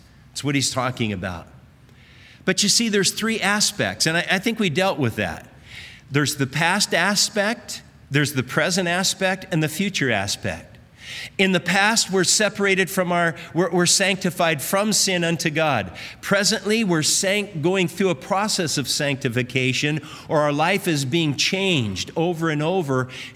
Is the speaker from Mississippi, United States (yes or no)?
no; Manhattan Beach, California, United States; I grew up in Manhattan Beach.